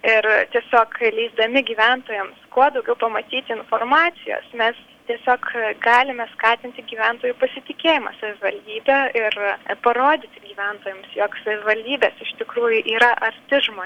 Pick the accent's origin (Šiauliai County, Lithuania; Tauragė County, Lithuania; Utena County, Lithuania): Utena County, Lithuania; Utena; Na, man asmeniškai, kadangi aš esu iš Utenos